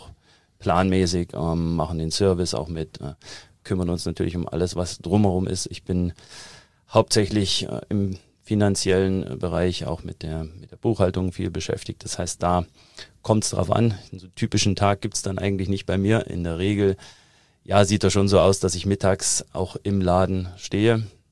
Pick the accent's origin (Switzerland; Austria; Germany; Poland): Germany; Thuringia; Also ich komme ja aus Thüringen, hört man immer noch raus und ich habe auch irgendwann aufgegeben, daran zu arbeiten, den Akzent komplett wegzukriegen